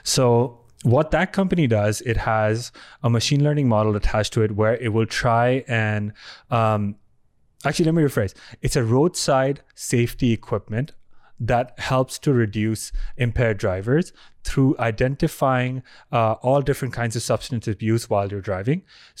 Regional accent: India; moved away; where I'm originally from, India, human trafficking is a huge deal there as well.

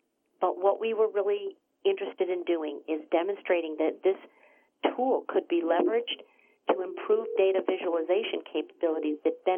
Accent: Pontiac, Michigan, United States; I grew up in Pontiac, Michigan as an auto kid.

